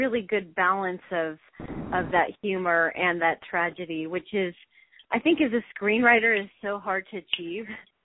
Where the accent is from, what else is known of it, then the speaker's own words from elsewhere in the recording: United States; You know, being an American, I think even the theme and the story is universal.